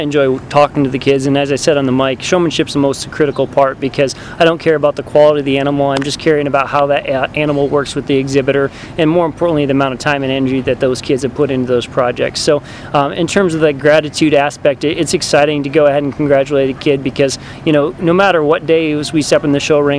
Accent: Michigan, United States; now in Iowa, United States; No, I actually was born and raised in Michigan myself, okay. And I came to Iowa actually when I was finished my bachelor's degree

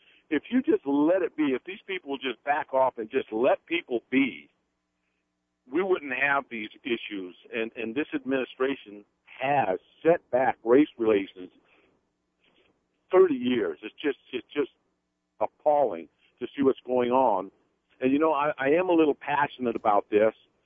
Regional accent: San Francisco, California, United States; I grew up in San Francisco, and I was born in 1959, give you some time frame.

